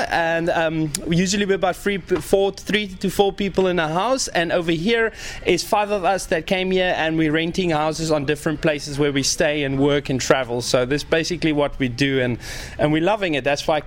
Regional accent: South Africa; So I'm from South Africa.

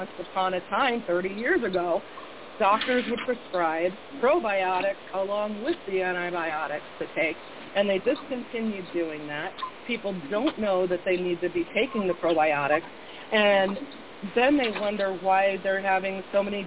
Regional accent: Minnesota, United States; I grew up in Minnesota, and the Mall of America used to have a comedy club called Knuckleheads Comedy Club.

